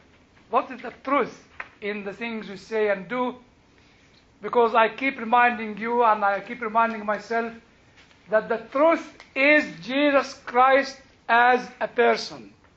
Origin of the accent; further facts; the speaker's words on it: United Kingdom; This is how we speak as British.